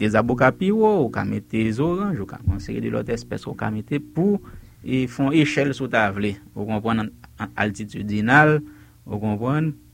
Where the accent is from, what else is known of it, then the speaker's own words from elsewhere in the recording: Haiti; En tant que haïtien, je n'ai pas un point de vue.